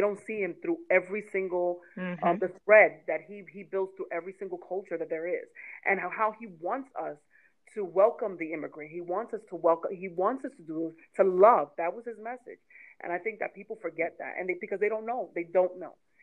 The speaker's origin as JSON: {"language": "English", "town": "Bronx", "region": "New York", "country": "United States", "tie": "born or raised there", "said": "my experience within cultures is very limited in growing up in the Bronx"}